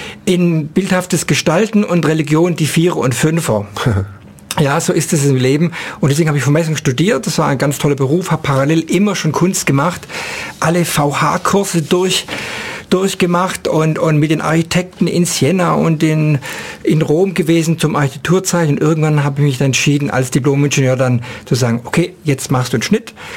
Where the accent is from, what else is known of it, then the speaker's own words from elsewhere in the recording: Reutlingen, Baden-Württemberg, Germany; born there; Ja, geboren bin ich in Reutlingen.